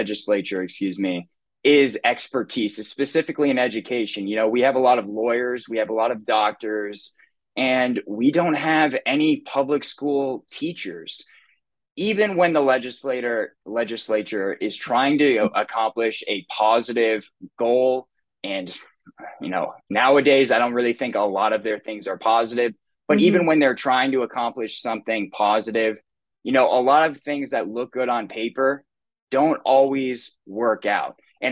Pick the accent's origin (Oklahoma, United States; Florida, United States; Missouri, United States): Florida, United States; Venice; also born or lived in Sarasota; I grew up in Venice in Northport, and you know, I graduated from Northport High School. I was born in Sarasota